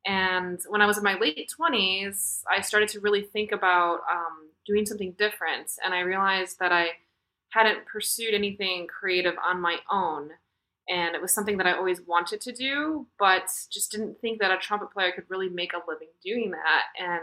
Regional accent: Chicago, Illinois, United States; So I grew up in the Chicagolands area and was a member of Chicago Youth Symphony

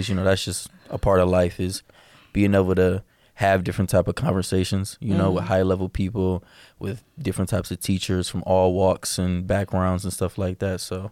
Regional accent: Toledo, Ohio, United States; I'm from Toledo, Ohio.

